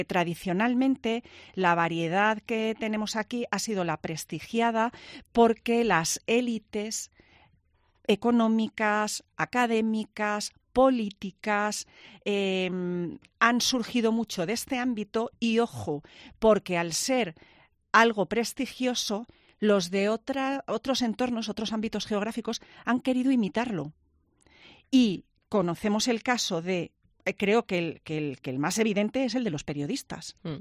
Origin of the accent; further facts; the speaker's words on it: Valladolid, Castile and León, Spain; como todos los que somos de Valladolid, nos lo suelen decir mucho lo de qué bien habláis.